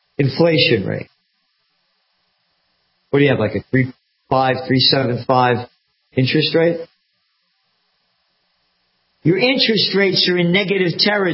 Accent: Bronx, New York, United States; I grew up in I was born in the Bronx. I lived there for quite a while. And grew up enough there.

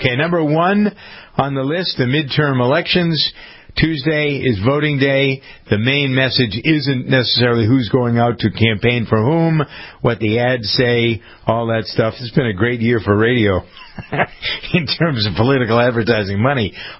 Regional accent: Framingham, Massachusetts, United States; it was my friend who's chairman of the city council in my hometown of Framingham.

